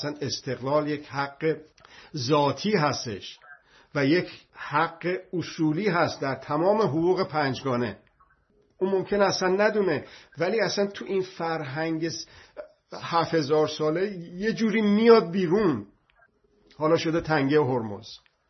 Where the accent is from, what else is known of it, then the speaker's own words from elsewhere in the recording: Iran; مکانیکم میبینه من ایرانی هستم